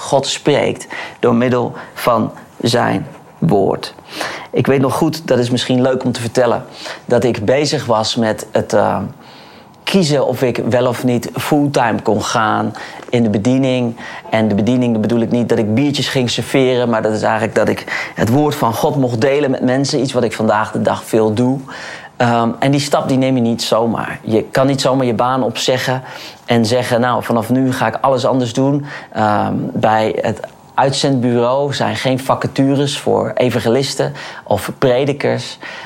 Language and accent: Dutch; Holland, Netherlands; En ik had als echte Hollander natuurlijk nog een tweede bevestiging nodig.